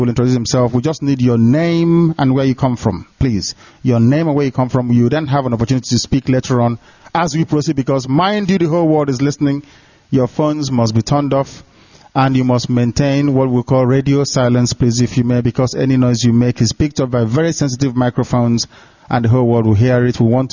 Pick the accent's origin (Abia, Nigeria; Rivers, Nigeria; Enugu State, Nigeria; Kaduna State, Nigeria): Abia, Nigeria; Umuahia; from Isiama Farukwi Ibeku. That's where I come from. People call it Omuaha.